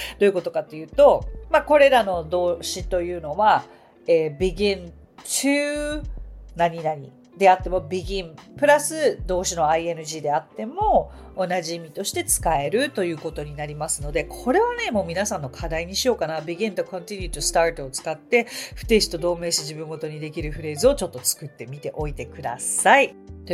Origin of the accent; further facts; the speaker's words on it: Tokyo, Japan; 私ものすごい都会育ちなんですね。東京のど真ん中で生まれ育ちまして、で、まあ生まれ育ったのがそこだからそれが当たり前の環境だと思って16年生きてたわけですけれども